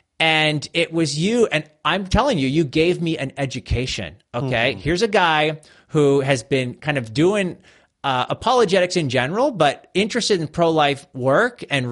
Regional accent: Canada; I'm over here in Canada. I don't know if I mentioned that. So I'm Canadian.

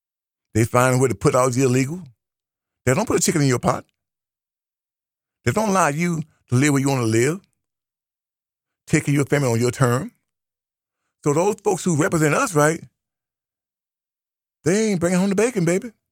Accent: United States; I have no problem coming home to my home. I'm an American.

